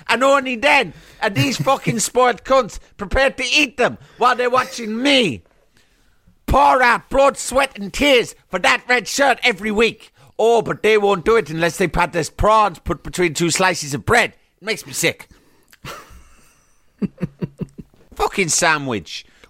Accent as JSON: {"language": "English", "town": "Cork", "region": "Munster", "country": "Ireland", "said": "Listen, you know, I'm from Cork. There's no shortage of prawns."}